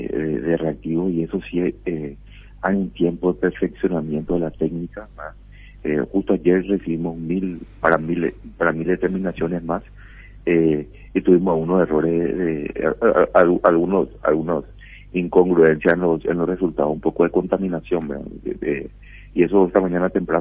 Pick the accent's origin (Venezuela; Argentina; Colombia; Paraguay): Paraguay; como cualquier paraguayo